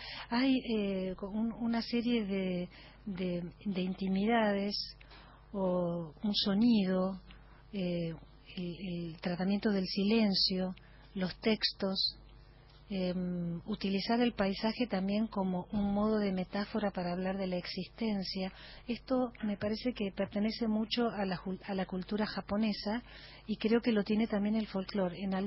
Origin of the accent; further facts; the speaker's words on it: Argentina; yo recibo de mis padres y de mis abuelos? Es música vasca. Obvio, yo no soy nacida en la Argentina, mamé todo lo que es la cultura argentina